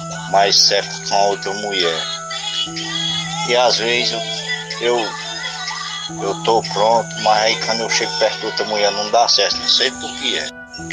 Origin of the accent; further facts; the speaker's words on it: Pedra Branca, Ceará, Brazil; Que eu sou aqui de Pedra Branca.